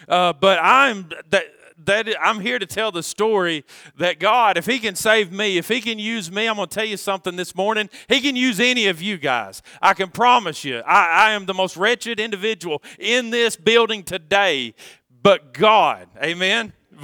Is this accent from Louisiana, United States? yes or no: no; Arkansas, United States; Well, you know, I'm from Arkansas, so if you're a Tennessee fan, I'm sure you remember 1998 if you're old enough.